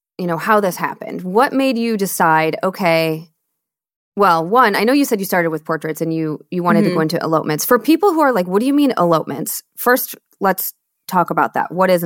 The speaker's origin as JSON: {"language": "English", "region": "Michigan", "country": "United States", "tie": "born or raised there", "also_born_or_lived": "Seattle / Austin", "said": "I mean, I lived in Seattle for 11 years. I'm born and raised in Michigan. I've lived in Austin, Texas."}